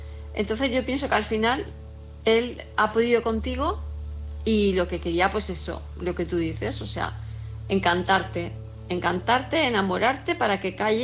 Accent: Palma de Mallorca, Balearic Islands, Spain; Hola, ¿qué tal? Buenas noches, ¿cómo estáis?

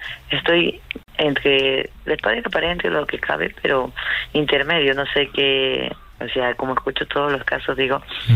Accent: Peru; now in Spain; cuando llegué por aquí a España, porque yo soy de Perú

